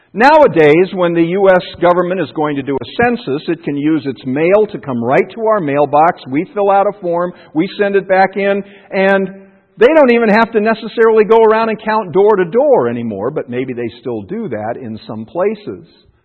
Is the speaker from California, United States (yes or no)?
yes; Burbank, California, United States; born there; but I know my birthplace was Burbank, California.